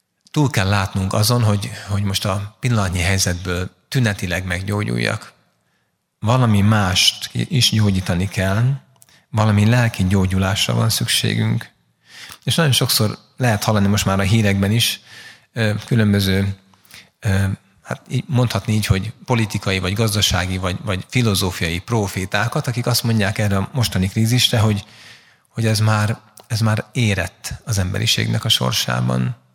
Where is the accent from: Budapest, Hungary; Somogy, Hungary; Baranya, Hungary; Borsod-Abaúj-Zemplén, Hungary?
Budapest, Hungary; Én Kelenföldön nőttem föl, belső Kelenföldön konfirmáltam